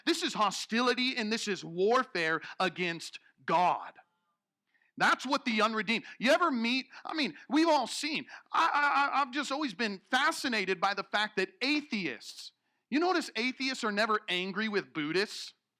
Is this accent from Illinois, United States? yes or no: yes; Illinois, United States; I was driving from my hometown in central Illinois from Dallas, Texas.